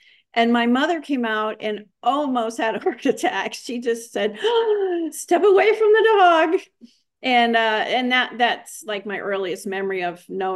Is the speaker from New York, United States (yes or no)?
yes; New York City, New York, United States; I grew up in New York City.